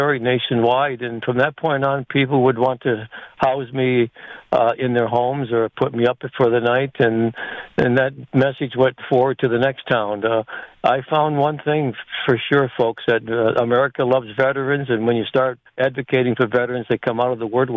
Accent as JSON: {"language": "English", "town": "Newburyport", "region": "Massachusetts", "country": "United States", "tie": "born or raised there", "said": "I calculated about 3,300 miles from my hometown in Newburyport, Massachusetts to San Diego."}